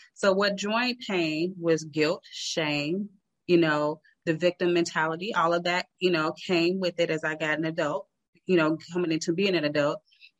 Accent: Chicago, Illinois, United States; because I'm from Chicago. And so in Chicago during the summers, you take advantage

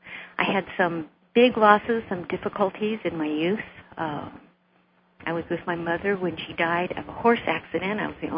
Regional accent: Arizona, United States; born there; I was born in near Arizona

